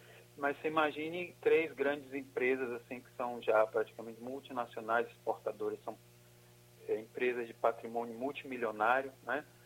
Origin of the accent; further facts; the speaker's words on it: Brazil; Eu, como brasileiro, realmente fiquei extremamente envergonhado, né?